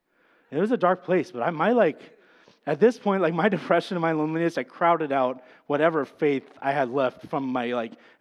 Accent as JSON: {"language": "English", "region": "Iowa", "country": "United States", "said": "I told him my name and that I was from Iowa, and that's it. Like, so now there's at least one person who knows … I'm from Iowa"}